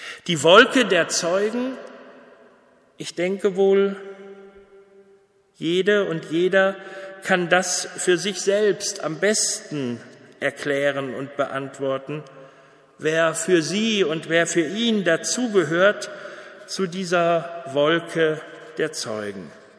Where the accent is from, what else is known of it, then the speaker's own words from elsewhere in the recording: Bielefeld, North Rhine-Westphalia, Germany; now in Lübbecke, Germany; ob es in Münster war, in Bielefeld, meiner Heimatstadt, in Gelsenkirchen, noch einmal im Ruhrgebiet oder jetzt seit letztem Sommer in Lübbecke.